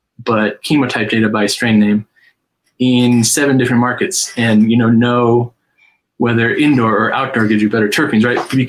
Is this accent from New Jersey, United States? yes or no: no; Iowa, United States; You know, I grew up in the Midwest in Iowa, and my undergraduate degree was in chemical and biochemical engineering.